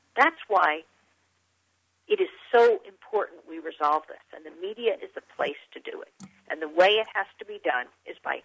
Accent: Long Island, New York, United States; We grew up in Long Island in New York.

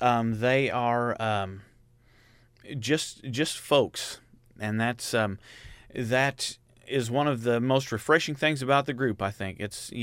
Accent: Mount Zion, Illinois, United States; Well, I've always been in the Decatur area. I grew up in Mount Zion, went through the Mount Zion schools

